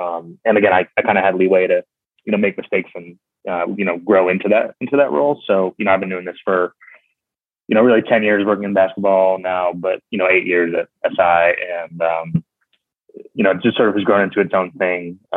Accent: Chicago, Illinois, United States; I grew up in Chicago.

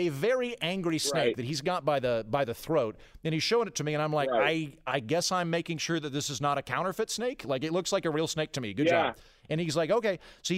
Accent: Oklahoma, United States; I've eaten two beating rattlesnake hearts in my home state of Oklahoma because I've been to a couple of rattlesnake derbies.

